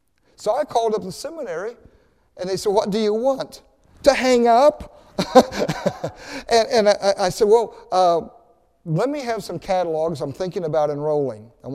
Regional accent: Oklahoma, United States; when I was a young kid growing up in Oklahoma, I wanted to be an oceanographer.

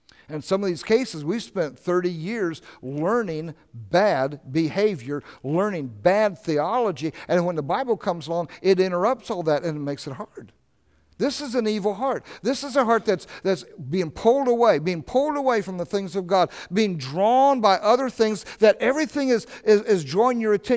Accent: Oklahoma, United States; I was raised in Oklahoma

